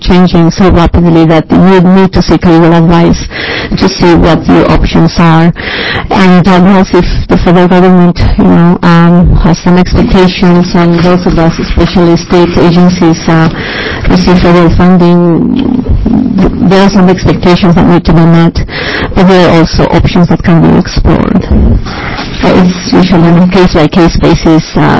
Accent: Lima, Peru; English is a second language; now in United States; I'm originally from Lima, Peru. I feel very fortunate to be in this great country of the United States.

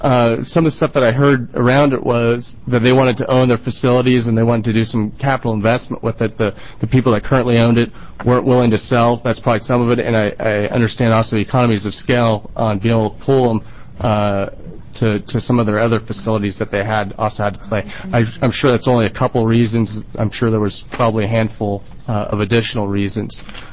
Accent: Bend, Oregon, United States; I was actually born and raised in Bend, 33 years ago.

